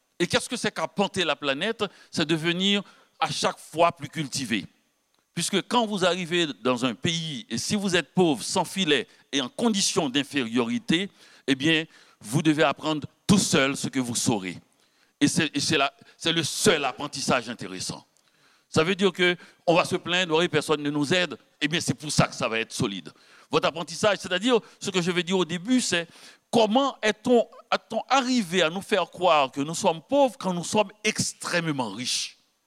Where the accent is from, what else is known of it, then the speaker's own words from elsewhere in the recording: Haiti; now in Canada; je vais à Port-au-Prince, les Haïtiens, puisque je n'y suis pas depuis longtemps, ils croient que je suis Québécois, parce que ça fait trop longtemps que je vis.